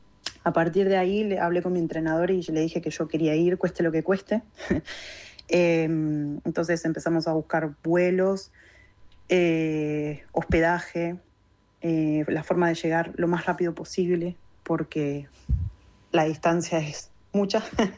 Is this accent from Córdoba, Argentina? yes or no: no; Luján, Buenos Aires Province, Argentina; tengo 26 años, soy de Luján, provincia de Buenos Aires.